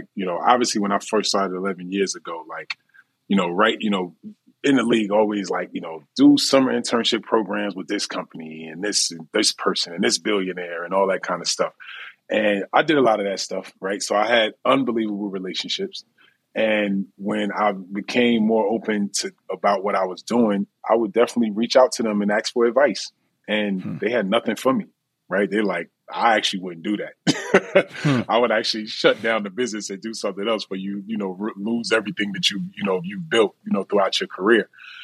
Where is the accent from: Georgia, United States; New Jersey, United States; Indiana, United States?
New Jersey, United States; you know how we are from Jersey, we cocky and just we confident.